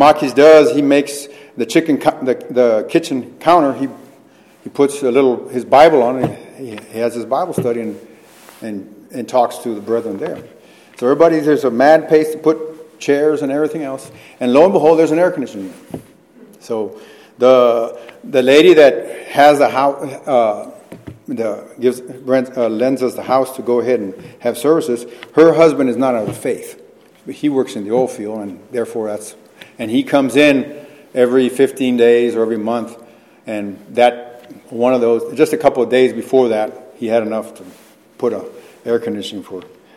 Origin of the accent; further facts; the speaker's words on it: Mexico; And I remember riding my bike, and every, almost in this particular, my hometown, there's a cuartel. They call it cuartel. It's a garrison.